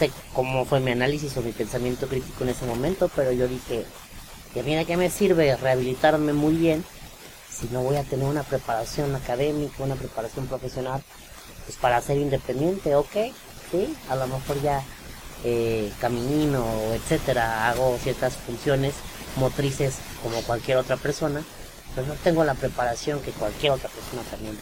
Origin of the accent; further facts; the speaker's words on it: Mexico; nos han vendido porque como población mexicana